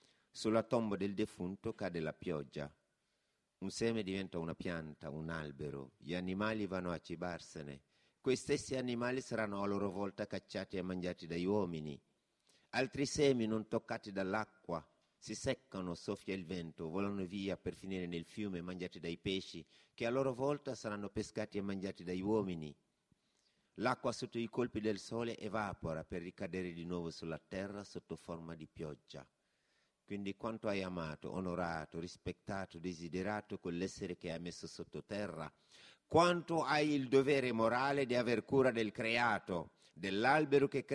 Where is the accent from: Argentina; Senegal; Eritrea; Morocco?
Senegal; Italian is a second language; now in Italy; Sono originario del Senegal e vivo e lavoro in Italia ormai da 16 anni, quindi posso affermare di essermi gradevolmente italianizzato.